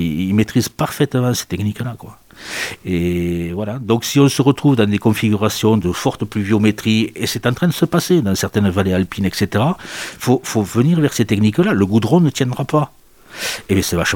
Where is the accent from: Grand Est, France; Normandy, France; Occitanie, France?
Occitanie, France; Albi; quand je disais que je venais du sud de la France, ils me demandaient si je jouais du flamenco ou s'il y avait des dromadaires. Hein. Parce qu'à leur échelle, là, Albi, c'est beaucoup plus proche du Maghreb que de l'extrême arctique.